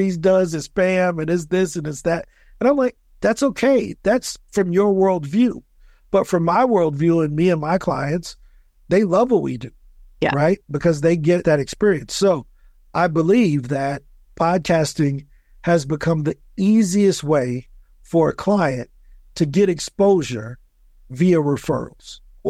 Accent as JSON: {"language": "English", "town": "East St. Louis", "region": "Illinois", "country": "United States", "tie": "born or raised there", "moved": "yes", "lives_now": "Medellin, Colombia", "said": "But then I moved to Columbia, and then I realized that, you know what? I had a pretty good growing up in East St. Louis."}